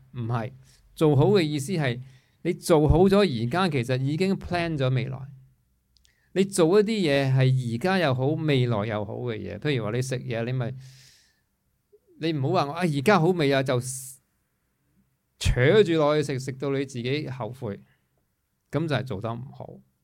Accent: Hong Kong; 因为我们作为一个香港人，其实可以感恩的东西已经很多

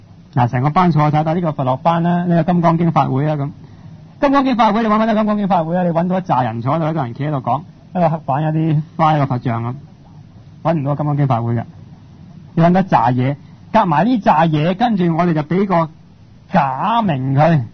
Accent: Guangdong, China; 我哋广东人用咩做文字啊？用广东话啦。

